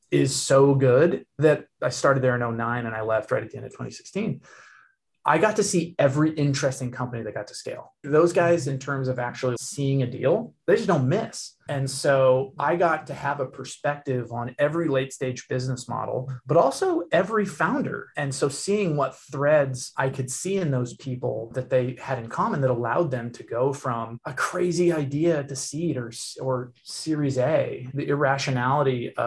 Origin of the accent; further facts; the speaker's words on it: Seattle, Washington, United States; also born or lived in San Francisco Bay Area; So I grew up here in the Seattle area, so it's interesting to be back investing in this ecosystem, but I actually spent most of my adult life and investing career down in the Bay Area.